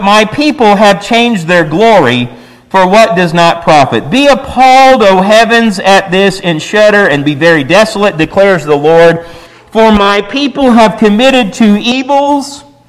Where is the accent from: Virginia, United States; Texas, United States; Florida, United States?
Texas, United States; I grew up in Texas. It's hot there.